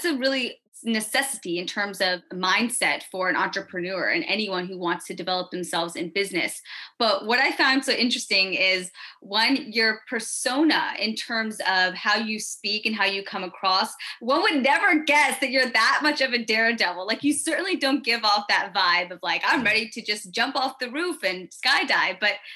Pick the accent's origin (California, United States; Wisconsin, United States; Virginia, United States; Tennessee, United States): Tennessee, United States; Memphis; I'm from Memphis and as you know, it's like a very similar idea, this out of town kind of mentality, really kind of the community, everybody knows each other for better or for worse.